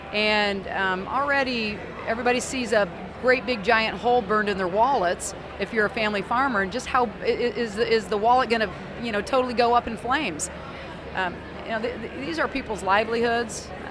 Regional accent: Moline, Illinois, United States; And I come from Moline, Illinois, the world headquarters of John Deere

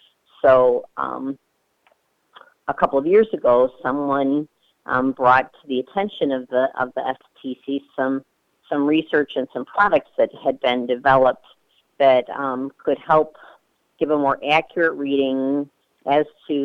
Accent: Michigan, United States; I'm a farmer from Lenawee County.

